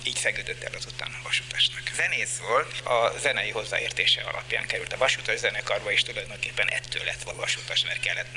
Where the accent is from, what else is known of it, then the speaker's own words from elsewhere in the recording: Békés, Hungary; born there; Békésebben születtem 1935-ben. Édesanyám paraszt családnak a gyermeke.